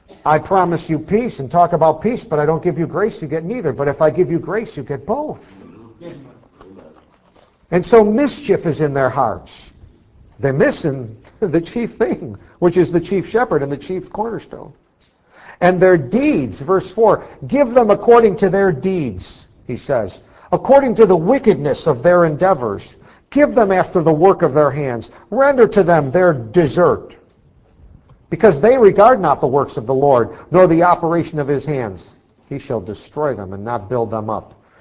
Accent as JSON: {"language": "English", "town": "Sursee", "region": "Lucerne", "country": "Switzerland", "tie": "born or raised there", "also_born_or_lived": "Rome, Italy", "moved": "as an adult", "said": "I was born into a Catholic family in a little Swiss village of Sursee, which was Catholic. I was raised in Catholic school. Then I lived for 7 years in Rome in the elite papal collegium."}